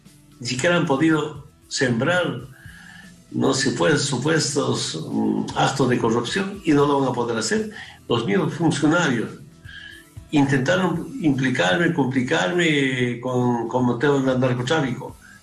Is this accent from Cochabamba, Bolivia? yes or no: yes; Cochabamba, Bolivia; moved away as an adult; volver a Bolivia y volver allá. Y tengo mucho deseo de volver a mi tierra, a la zona donde me enseñaron a luchar, a la zona del trópico de Cochabamba